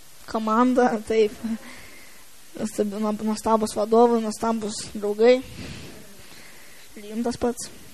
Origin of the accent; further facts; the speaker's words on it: Radviliškis, Šiauliai County, Lithuania; esu iš Radviliškio.